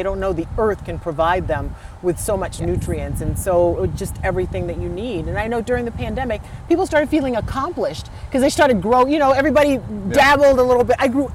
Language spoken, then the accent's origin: English; South Carolina, United States; Well, I'm from a family of 15, and we grew up in the country. I'm from South Carolina, right? So we grew our own food growing up, and it was just normal.